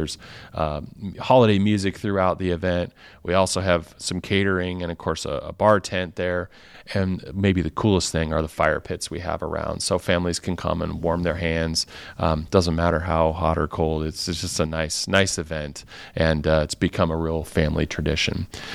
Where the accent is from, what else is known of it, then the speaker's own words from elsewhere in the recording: Oregon, United States; I will tell you, when I grew up in Oregon.